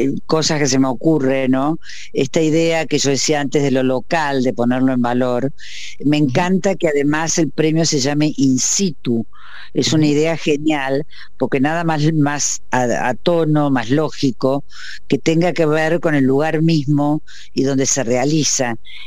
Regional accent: Argentina; como argentina, como cordobesa también en parte

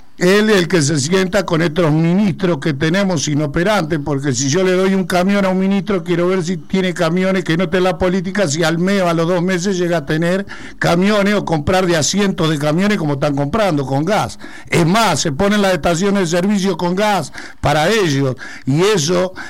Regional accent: Argentina; Yo soy argentino, soy patriota y estoy bajo bandera.

